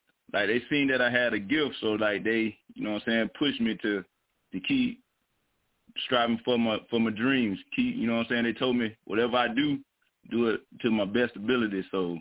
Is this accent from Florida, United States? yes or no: yes; Haines City, Florida, United States; Wales, raised in a country city called Haines City.